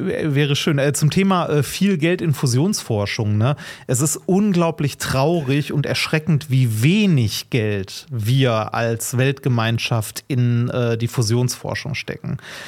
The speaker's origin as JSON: {"language": "German", "region": "North Rhine-Westphalia", "country": "Germany", "tie": "born or raised there", "said": "Ich bin halt im Ruhrgebiet groß geworden"}